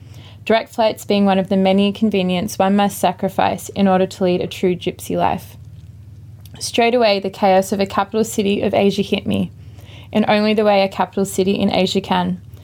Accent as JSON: {"language": "English", "country": "Australia", "said": "I smiled politely and told her I was from Australia."}